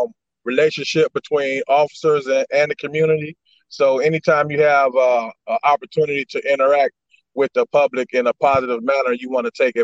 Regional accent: Muskegon Heights, Michigan, United States; So, you know, when you're born and raised in Muskegon Heights, you have a heart for the community.

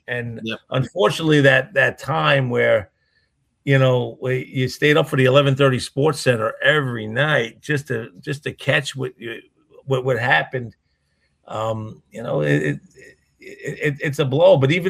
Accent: New York, United States; At the same time, growing up in the New York area, WFAN, which was the first all sports radio station

